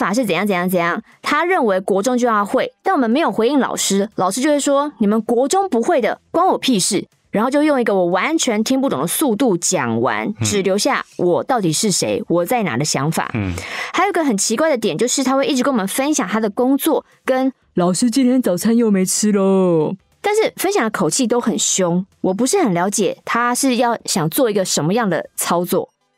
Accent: Taipei, Taiwan; 我出生在台北，成长在台北，学生时期也几乎在台北。

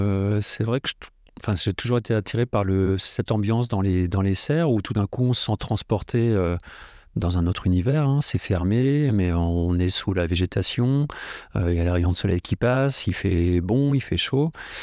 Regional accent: Caen, Normandy, France; now in Cotentin, France; J'habite dans le Cotentin depuis 1995. Je suis originaire de la région de Caen.

